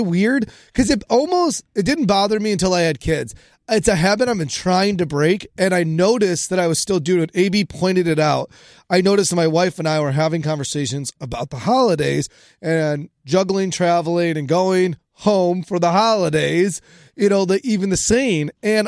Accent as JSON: {"language": "English", "town": "Chicago", "region": "Illinois", "country": "United States", "tie": "born or raised there", "moved": "yes", "said": "We both are born and raised in Chicago. And every single time we travel back to Chicago, I say home."}